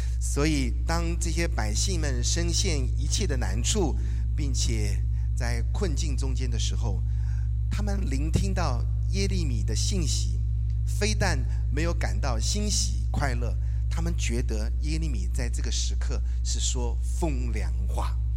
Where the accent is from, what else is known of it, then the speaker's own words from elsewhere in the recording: Taiwan; 来到这里好高兴啊，因为我就是南部人，所以对南部的阳光啊非常的期盼因为北部呢常常就是阴雨的这样